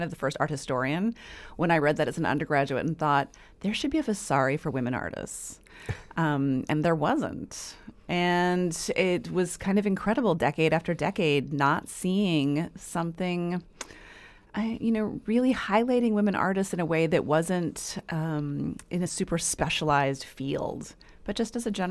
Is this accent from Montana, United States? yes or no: yes; Montana, United States; also born or lived in Santa Barbara, United States / New York, United States; And because I came from Montana and I was an undergraduate at UC Santa Barbara